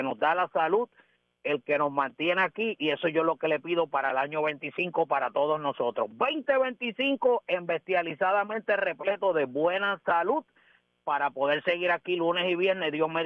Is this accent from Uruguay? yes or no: no; Puerto Rico; nosotros como boricua